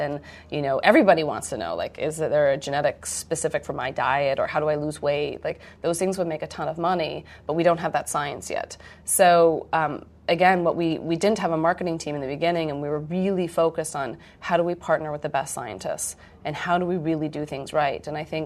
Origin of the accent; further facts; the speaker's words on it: Stanford, California, United States; Yeah, so I grew up on Stanford campus. I went to Yale for undergrad as a biology major